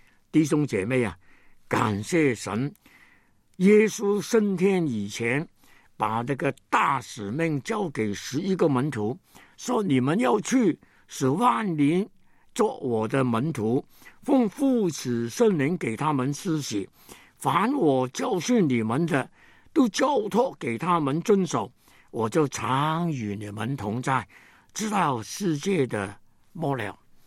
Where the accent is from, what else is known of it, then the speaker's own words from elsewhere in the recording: China; 我们中国人呢，按圣经的理论呢，也是外邦人